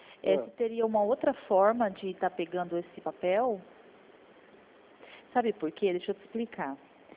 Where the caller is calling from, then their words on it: Teodoro Sampaio, São Paulo, Brazil; E a gente é aqui de Teodoro.